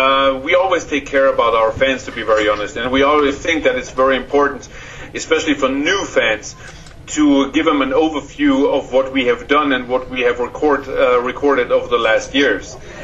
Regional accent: Stuttgart, Baden-Württemberg, Germany; hometown, Stuttgart, in the south of Germany. The rest of the guys are not from this area, so I can say my hometown.

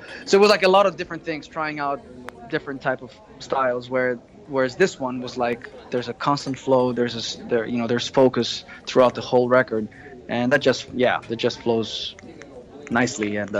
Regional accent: Greece; I started playing guitar with you, and I come from Greece, and you'd never been there

